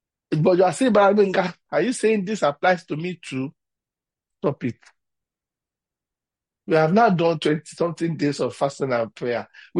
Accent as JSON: {"language": "English", "town": "Ibadan", "region": "Oyo", "country": "Nigeria", "tie": "born or raised there", "said": "Please be considerate of the fact that I grew up in Ibadan or your state."}